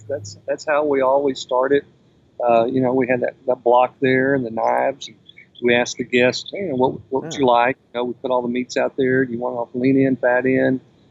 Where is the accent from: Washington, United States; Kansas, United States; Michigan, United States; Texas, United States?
Texas, United States; Lockhart; So yeah, it was a good time growing up in Lockhart and doing those kind of things.